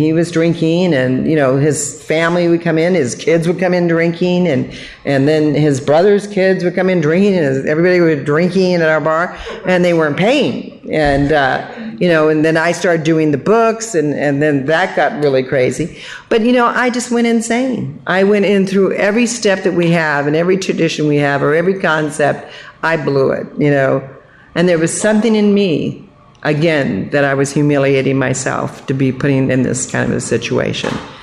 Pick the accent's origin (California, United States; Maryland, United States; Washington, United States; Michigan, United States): California, United States; Sacramento; He was from Sacramento, and I grew up in Sacramento, like I said, through high school.